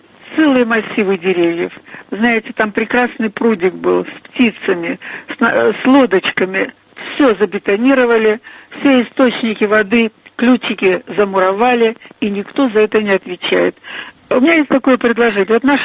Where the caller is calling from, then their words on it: Moscow, Russia; Вы знаете, с экологией, конечно, очень сложно в Москве.